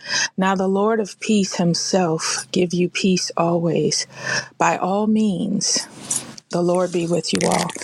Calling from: Boston, Massachusetts, United States; I am tapping in from Boston, Massachusetts.

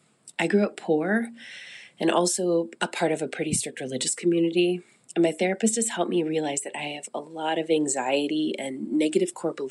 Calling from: Seattle, Washington, United States; I'm calling from Seattle.

